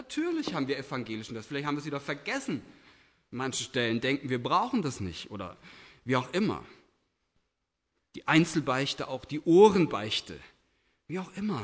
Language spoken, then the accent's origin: German; Butzbach, Hesse, Germany; Gefängnisseelsorger gewesen in meiner Heimatstadt Butzbach